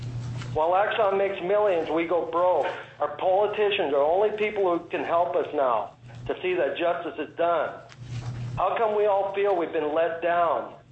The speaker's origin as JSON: {"language": "English", "town": "Cordova", "region": "Alaska", "country": "United States", "tie": "born there", "said": "Yes, I was born in Cordova in 1960, began my commercial fishing career at 9 years old, fished both salmon and herring."}